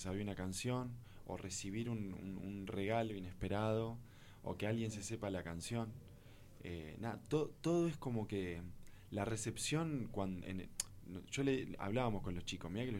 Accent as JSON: {"language": "Spanish", "country": "Argentina", "said": "Creo que hay algo con la idiosincrasia que nosotros tenemos como argentinos"}